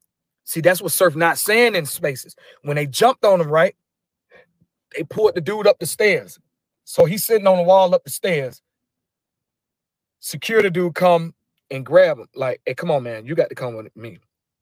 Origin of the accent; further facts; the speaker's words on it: Atlanta, Georgia, United States; I'm from Atlanta, nigga.